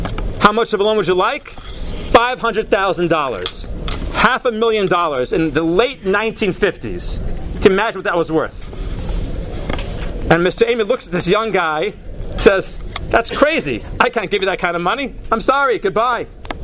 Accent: Toronto, Ontario, Canada; As I said before, I grew up in Toronto.

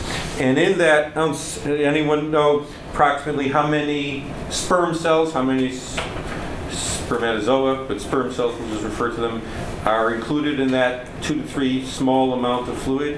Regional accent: Detroit, Michigan, United States; So I'm actually originally from Detroit, so for you Midwesterners, so we can come around together.

